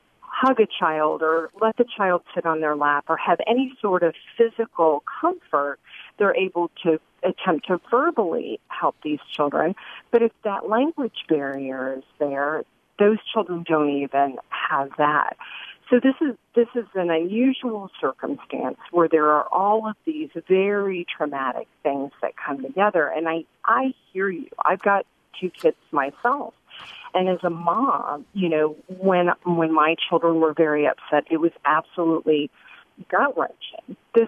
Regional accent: Miami, Florida, United States; born or raised there

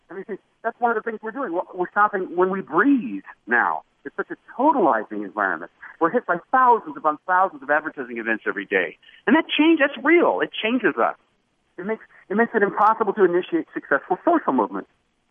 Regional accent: New York, United States; That's the way you Broadway plays in New York, back in my hometown.

